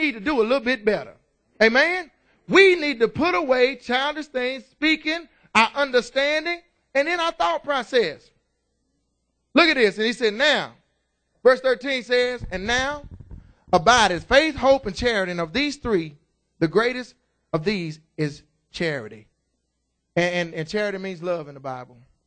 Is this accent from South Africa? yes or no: no; Roxton, Texas, United States; And I'm from Roxton. I don't know nobody.